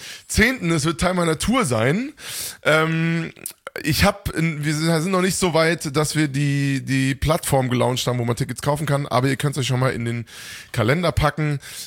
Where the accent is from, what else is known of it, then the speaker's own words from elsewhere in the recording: Marburg, Hesse, Germany; am 13. 10. in Marburg, meiner Heimatstadt.